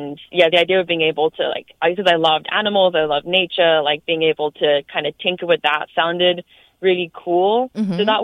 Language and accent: English; London, United Kingdom; I grew up in London and there was like an awesome science museum there.